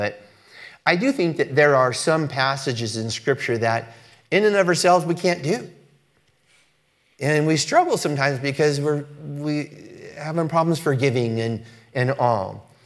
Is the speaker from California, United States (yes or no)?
yes; Los Angeles, California, United States; And I'm from Los Angeles, and I grew up in very racially mixed environments, and I'm very comfortable in racially mixed groups.